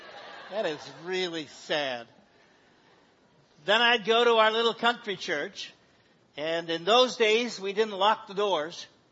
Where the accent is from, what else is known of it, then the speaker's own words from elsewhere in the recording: Smyrna, New York, United States; I was born and raised in Smyrna, New York, West Smyrna Baptist Church.